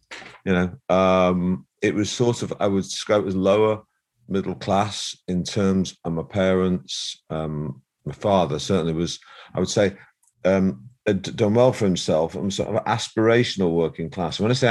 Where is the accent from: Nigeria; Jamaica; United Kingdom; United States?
United Kingdom; Middleton, North West England; Middleton is what they would call a dormer suburb. It was sort of like a post-industrial sort of a town. Middleton, because it's middleway between Rochdale and Manchester, is why it's called Middleton.